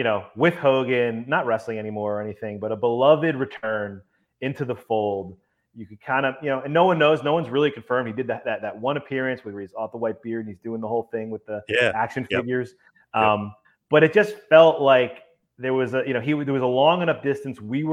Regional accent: Boston, Massachusetts, United States; because I grew up in Boston. I'm a big Celtics fan.

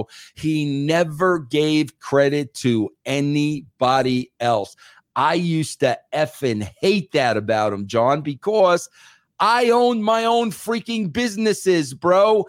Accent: New York, United States; I think a lot of it had to do with just being a New Yorker and you just kind of knowing somebody's full of shit.

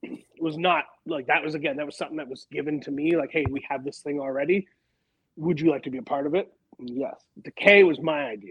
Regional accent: Canada; Like I'm Canadian

